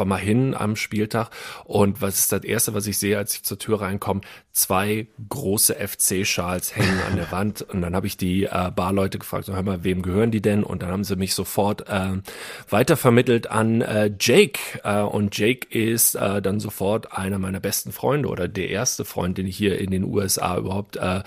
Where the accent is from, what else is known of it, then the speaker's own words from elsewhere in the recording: Cologne, North Rhine-Westphalia, Germany; moved away; also ich liebe Köln und die Südstadt, gerade Klodwigplatz 50678 ist meine Heimat